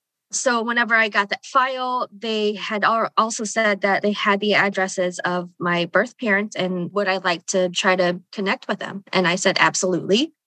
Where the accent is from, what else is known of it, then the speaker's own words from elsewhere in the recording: United States; a culture and a past that I was barely aware it existed growing up in America.